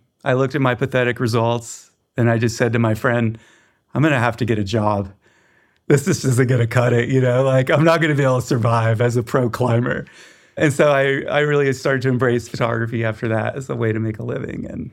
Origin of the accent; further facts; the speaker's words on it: Chattanooga, Tennessee, United States; now in Bishop, United States; I live in Bishop, California. I grew up in Chattanooga, Tennessee. Started climbing back there as a wee lad.